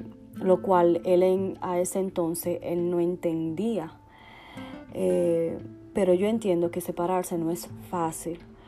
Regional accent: Dominican Republic; criarme en mi país de origen, que es República Dominicana

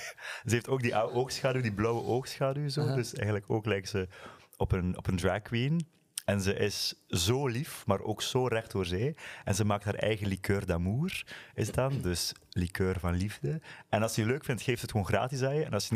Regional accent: Ostend, Flanders, Belgium; moved away as an adult; now in Amsterdam, Netherlands; En ik kom dus uit Vlaanderen, zoals hij misschien hoort. En verhuis naar Amsterdam door studie en daar blijven hangen, zoals zoveel.

